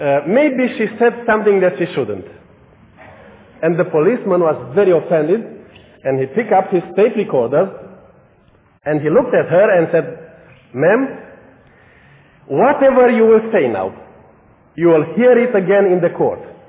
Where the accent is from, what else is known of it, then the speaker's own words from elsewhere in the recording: Romania; English is a second language; And you understand that I'm coming from Romania, from behind the former the Iron Curtain.